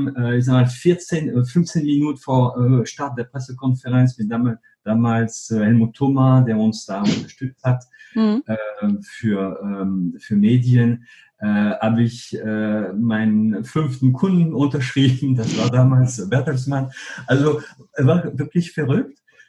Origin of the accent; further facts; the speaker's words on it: Hauts-de-France, France; German is a second language; wie man es hören kann, ich bin gebürtiger Franzose. Aufgewachsen bin ich in einem kleinen Dorf in Nordfrankreich. Mhm. Also für diejenigen, die Willkommen bei den Stis, der Film gesehen haben, dann bin ich einer, ich bin ein Sti.